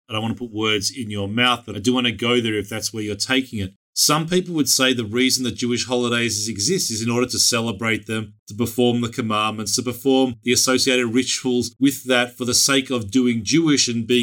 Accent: Australia; Growing up in Australia, Hanukkah was always the first holiday signifying the beginning of summertime.

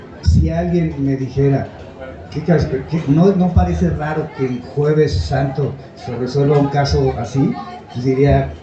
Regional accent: Querétaro, Mexico; Soy ciudadano mexicano. Soy ciudadano mexicano. Como ciudadano tengo queretano. Orgullosamente sanjuanense

